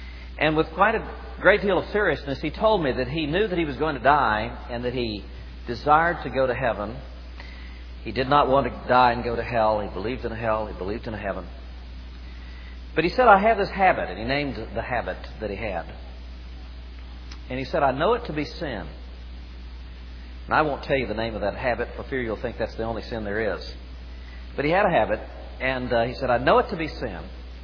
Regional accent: Kansas City, United States; I'm from Kansas City, these people from Springfield.

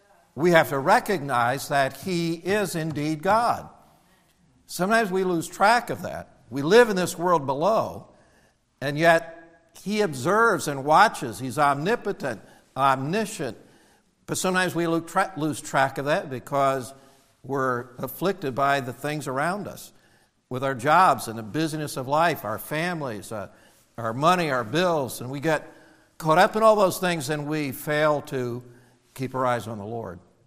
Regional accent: Indiana, United States; Now, I grew up in the Midwest. People in New England think it's the South because we're not good in geography in New England or something. But they say, where are you from? I'm from Indiana.

